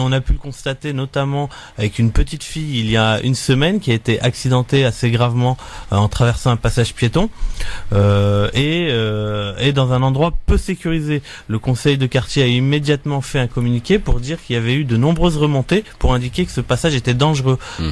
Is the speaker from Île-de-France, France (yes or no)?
no; Bourbon-l'Archambault, Auvergne-Rhône-Alpes, France; J'ai grandi à Bourbon-l'Archambault, près de Moulins